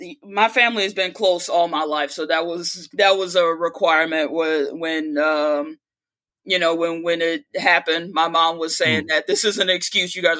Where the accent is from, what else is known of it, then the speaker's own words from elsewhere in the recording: Chicago, Illinois, United States; I am from Chicago, Illinois.